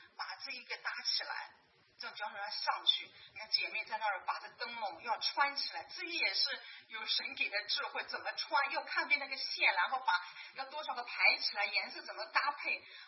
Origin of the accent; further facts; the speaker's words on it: China; moved away; 华人哈，尤其我们从大陆来的比较欠缺一点，这方面我们从小没有这个机会练习。